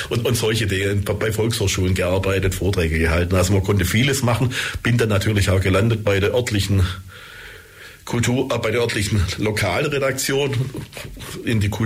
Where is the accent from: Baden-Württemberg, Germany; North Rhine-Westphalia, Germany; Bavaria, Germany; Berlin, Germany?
Baden-Württemberg, Germany; Stuttgart; born there; Ich bin gebürtiger Stuttgarter, kam dann fürs Studium wieder zurück nach Stuttgart